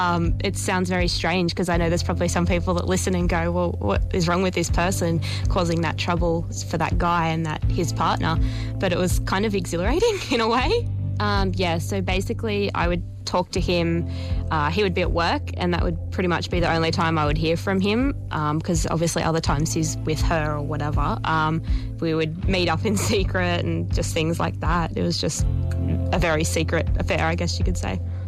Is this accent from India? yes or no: no; Brisbane, Queensland, Australia; I'm from Brisbane